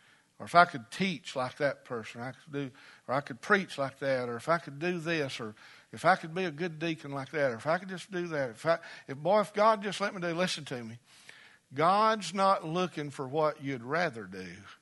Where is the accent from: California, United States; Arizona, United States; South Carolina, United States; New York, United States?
South Carolina, United States; Pickens; remember, I'm from Pickens too now